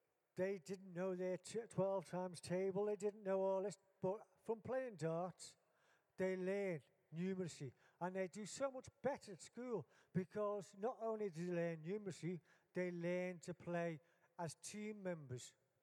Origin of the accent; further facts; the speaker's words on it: Liverpool, North West England, United Kingdom; now in Humberside, United Kingdom; as you can hear from my accent, I'm from Liverpool.